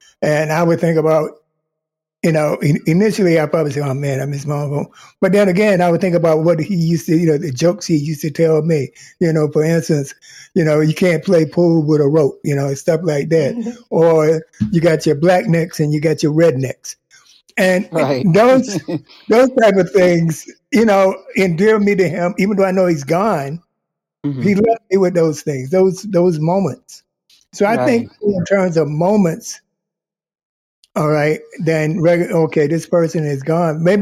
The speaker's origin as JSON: {"language": "English", "region": "North Carolina", "country": "United States", "tie": "born or raised there", "said": "growing up in North Carolina, the meals that, you know, that she would put out for us."}